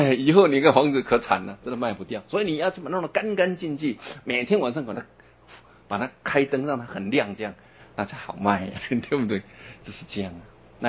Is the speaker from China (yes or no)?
yes; China